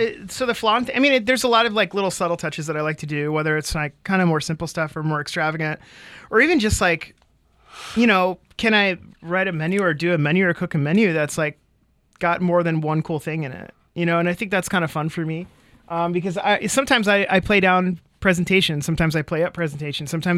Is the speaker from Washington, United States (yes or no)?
yes; Seattle, Washington, United States; I grew up in Seattle and there's incredible dim sum. There's incredible regional Chinese food. I grew up around that.